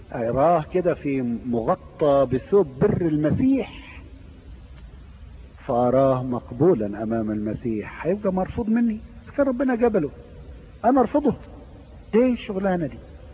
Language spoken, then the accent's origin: Arabic; Egypt; من الامور اللي معروفة عندنا في مصر